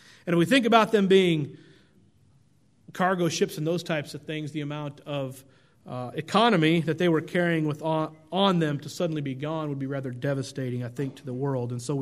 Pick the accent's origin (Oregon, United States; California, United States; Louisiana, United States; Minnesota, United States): Oregon, United States; Growing up in Oregon, we often had forest fires across the state up in the mountains.